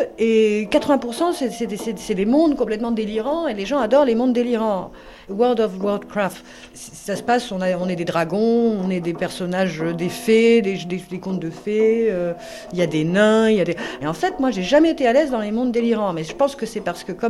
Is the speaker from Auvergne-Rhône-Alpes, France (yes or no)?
no; Cannes, Provence-Alpes-Côte d'Azur, France; c'est peut-être parce que je suis de Cannes